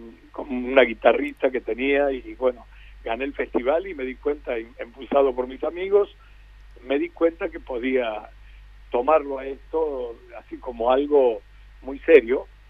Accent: Deán Funes, Córdoba, Argentina; born there; Yo soy cordobés, nací en Dianfunes, a unos 120 kilómetros de la capital. Dianfunes es una ciudad pequeñísima, un pueblo grande

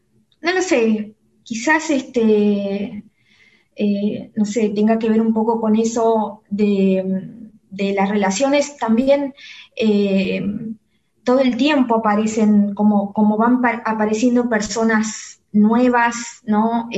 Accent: Córdoba, Argentina; now in Buenos Aires, Argentina; yo soy cordobesa. Me vine por primera vez a Buenos Aires con una beca del Fondo Nacional de las Artes

